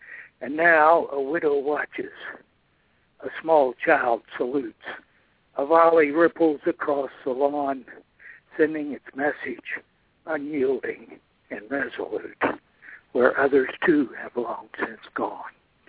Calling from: Richmond, Indiana, United States; Yeah, I'm calling from Richmond, Indiana.

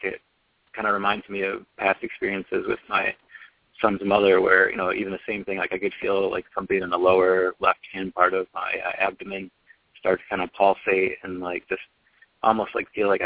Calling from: Michigan, United States; from Michigan.

